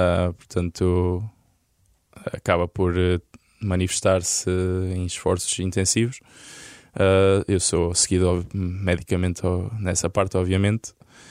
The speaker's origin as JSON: {"language": "Portuguese", "town": "Lousã", "region": "Coimbra", "country": "Portugal", "said": "eu sou muito apegado à Lausanne, que é onde eu sou. Eu não sou de Coimbra, sou mesmo da Lausanne, que é a meia hora de Coimbra."}